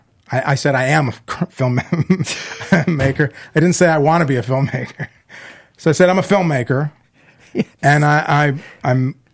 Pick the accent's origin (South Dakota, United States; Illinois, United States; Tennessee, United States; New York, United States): Illinois, United States; Chicago; In Chicago, they made movies when I was growing up in Chicago.